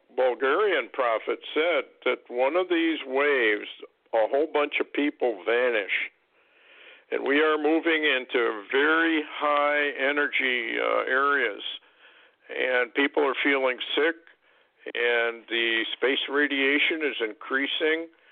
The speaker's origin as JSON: {"language": "English", "region": "Vermont", "country": "United States", "tie": "born or raised there", "said": "I grew up in Vermont, and I remember when I was in grade school that we had an earthquake."}